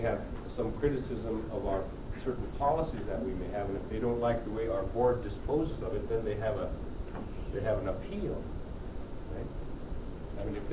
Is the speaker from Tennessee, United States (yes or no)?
no; Kotzebue, Alaska, United States; because I'm from Kotzebue and they think I'm talking about our region